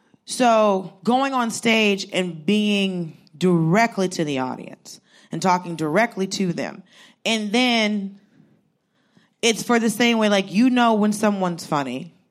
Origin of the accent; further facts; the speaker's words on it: Georgia, United States; Because, like, I grew up in Georgia. I grew up in I'm Southern. So we love spinning a yarn.